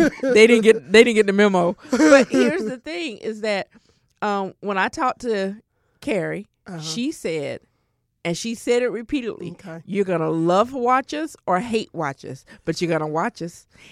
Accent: Georgia, United States; because I'm from Georgia and I'm proud. I'm sorry, Georgia. And I'm proud.

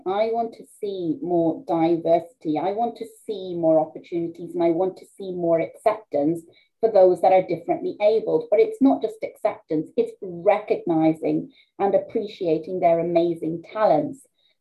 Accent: Wales, United Kingdom; now in Leicester, United Kingdom; I grew up in Wales from the age of two

